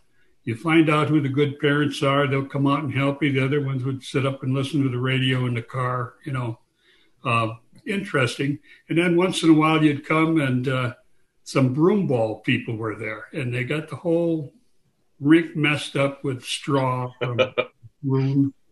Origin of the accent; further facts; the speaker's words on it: St. Paul, Minnesota, United States; I grew up in St. Paul, Minnesota, and it was just something you did in the wintertime.